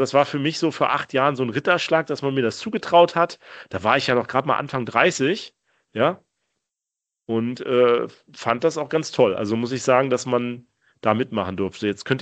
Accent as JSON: {"language": "German", "town": "Rostock", "region": "Mecklenburg-Vorpommern", "country": "Germany", "tie": "born or raised there", "said": "Das war in Rostock, sondern meine Heimatstadt, ja."}